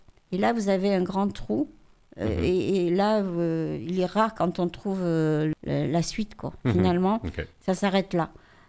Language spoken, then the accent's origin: French; Basque Country, Spain; now in France; moi, je sais que je suis basque du nord de l'Espagne